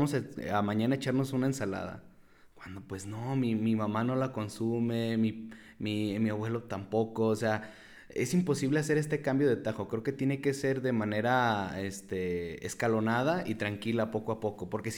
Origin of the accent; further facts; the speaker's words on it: Mexico; somos mexicanos